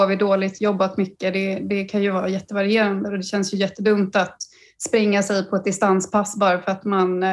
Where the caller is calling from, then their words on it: Gävle, Gävleborg County, Sweden; Jag är hemma i Gävle.